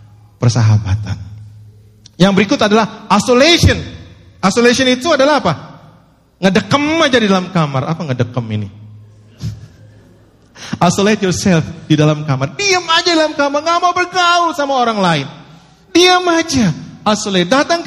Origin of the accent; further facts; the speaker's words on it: Philippines; Indonesian is a second language; Ini kan saya dari Filipin toh.